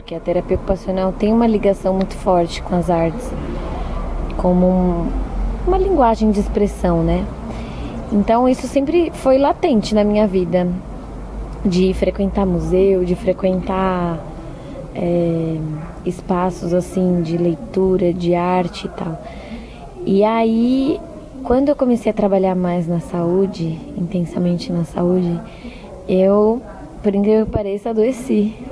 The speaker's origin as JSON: {"language": "Portuguese", "region": "São Paulo", "country": "Brazil", "moved": "yes", "lives_now": "Recife, Brazil", "said": "Eu trabalho aqui em Recife já há 4 anos. Na verdade, eu estou morando aqui há 4 anos. Sou de São Paulo. Lá eu fiz terapia ocupacional. E quis mudar pra cá, pra Recife, pra viver mais feliz, né?"}